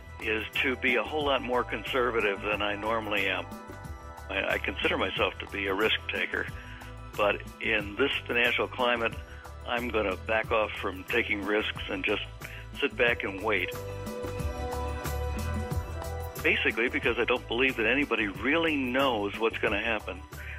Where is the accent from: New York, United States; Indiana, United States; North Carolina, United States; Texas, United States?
North Carolina, United States; Jamestown; I'm from Jamestown, North Carolina.